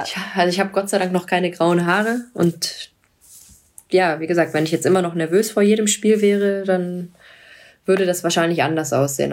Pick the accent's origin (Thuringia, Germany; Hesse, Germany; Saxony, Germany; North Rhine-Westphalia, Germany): North Rhine-Westphalia, Germany; Cologne; Naja, ich bin ja Kölnerin.